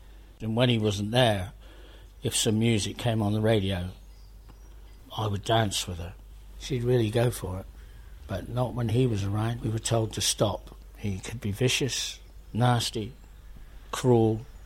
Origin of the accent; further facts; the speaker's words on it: Weymouth, South West England, United Kingdom; I was born and bred in Weymouth, down in Dorset. You can't get more Dorset than me, except for the African-American bit.